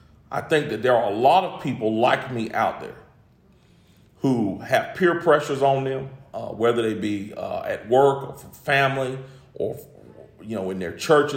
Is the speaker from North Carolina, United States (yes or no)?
yes; Greensboro, North Carolina, United States; I'll just give you the example of my hometown, Greensboro's had, I think, I'm not sure, don't quote me on this number, I think 60 murders.